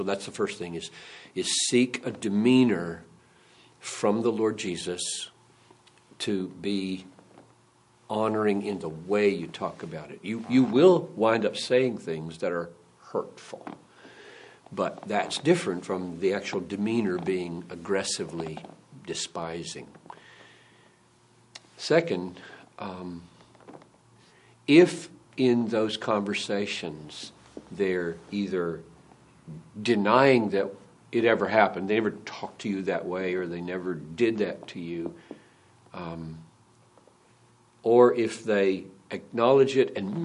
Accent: United States; I'm an American, right?

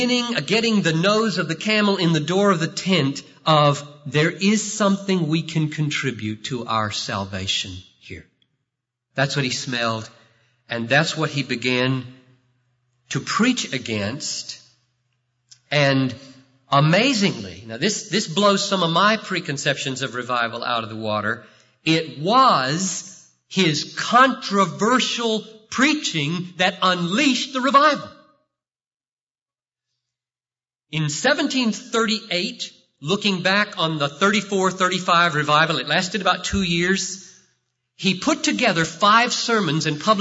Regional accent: the South, United States; I grew up in the South.

